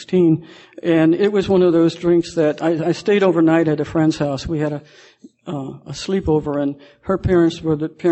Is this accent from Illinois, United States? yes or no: yes; Chicago, Illinois, United States; moved away as an adult; I was raised in Chicago. I left when I was 25 years old.